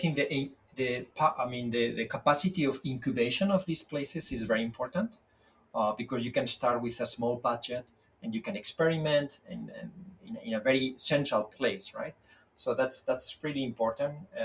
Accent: Spain; English is a second language; I am from Spain originally.

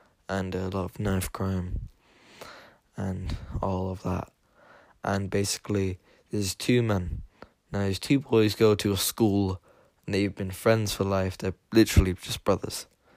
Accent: Limerick, Munster, Ireland; I said that I'm from Limerick City.

